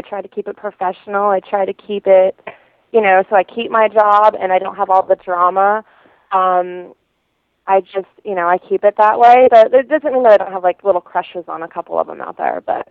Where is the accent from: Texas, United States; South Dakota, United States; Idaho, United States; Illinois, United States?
Idaho, United States; he's from my hometown in Idaho.